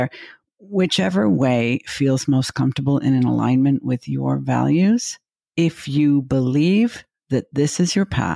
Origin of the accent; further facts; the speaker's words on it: Los Angeles, California, United States; It's like a fairy tale, because I grew up in Los Angeles.